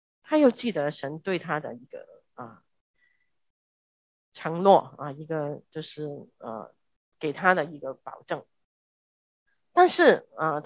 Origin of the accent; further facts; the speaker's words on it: China; 就是我们中国人有说来者不善，善者不来，是吧？